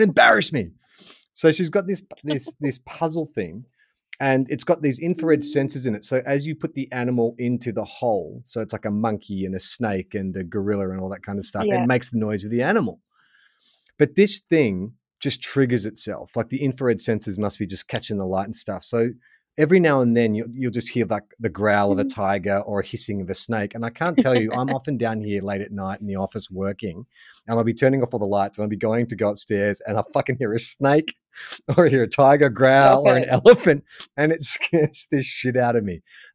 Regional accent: Melbourne, Victoria, Australia; I'm an Aussie. I was born in Melbourne,"

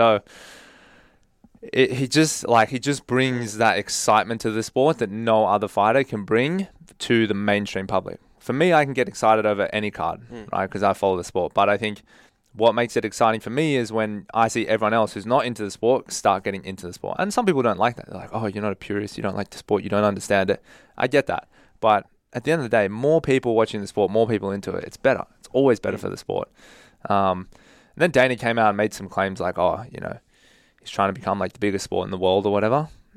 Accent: England, United Kingdom; I'm trying to distance myself as far as possible of being associated with being English right now.

